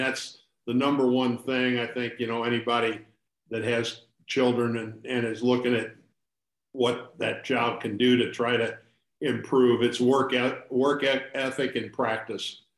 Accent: St. Louis, Missouri, United States; I was from St. Louis, Missouri

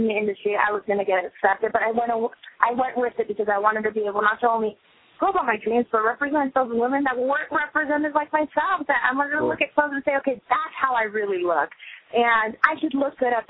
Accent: Las Vegas, Nevada, United States; They decided to bring it to Las Vegas. And we moved, and it kind of just Vegas grew on me. I was raised up in Vegas.

